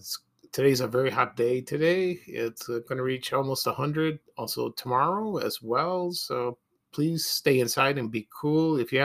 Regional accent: Chicago, Illinois, United States; I have a lot of memories of this particular mode of transportation when I was growing up in the Ashburn neighborhood, and a lot of people also who lived around my neighborhood did.

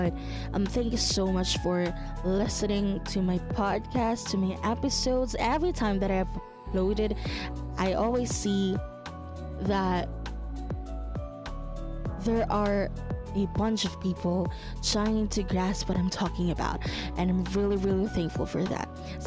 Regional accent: Philippines; first language Tagalog; English is a second language; I'm not going to only talk in my native language, but also I'm still gonna try to say my thoughts in English or give it in a Taglish way.

